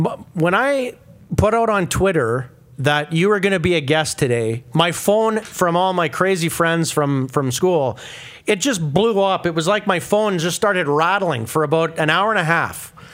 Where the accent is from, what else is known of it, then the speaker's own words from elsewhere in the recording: Moose Jaw, Saskatchewan, Canada; Well, as a kid growing up in Moose Jaw, the rivalry got off to a pretty good start.